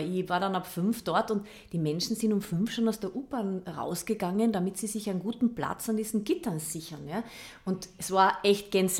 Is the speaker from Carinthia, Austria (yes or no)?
yes; Carinthia, Austria; now in Vienna, Austria; Also ich bin eine Kärntnerin, ja, und ich, wenn manchmal denke ich mir, wenn ich dann zurückfahre in die Heimat, denke ich mir, oh, was ist da los?